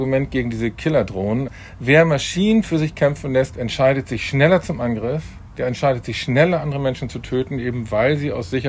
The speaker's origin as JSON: {"language": "German", "region": "Hamburg", "country": "Germany", "said": "Ich sage immer China als Hamburger."}